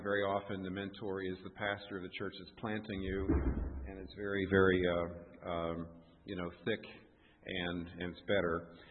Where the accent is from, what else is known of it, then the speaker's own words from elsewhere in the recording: United States; Being American, you know, we watch Oprah, so, you know, we just have no scruples.